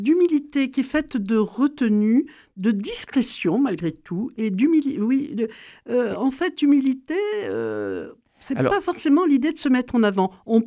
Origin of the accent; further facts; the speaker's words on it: Algeria; je suis arrivée en Allemagne. Et je ne venais pas de Toulouse, je venais d'Algérie.